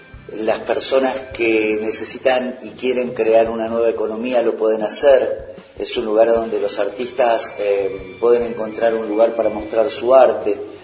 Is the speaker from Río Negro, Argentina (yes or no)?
yes; General Roca, Río Negro, Argentina; soy músico de Fiske Menuco, soy docente de música.